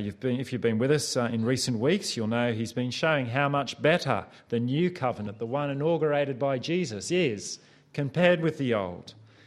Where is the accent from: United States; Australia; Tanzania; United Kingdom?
Australia; Growing up in Australia, I unconsciously picked up a phrase which asks, how are you travelling?